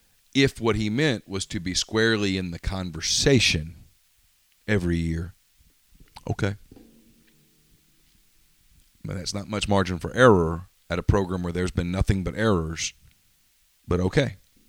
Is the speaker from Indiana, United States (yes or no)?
no; Ruston, Louisiana, United States; When I was a kid, I grew up in Ruston. And there was a team at Louisiana Tech.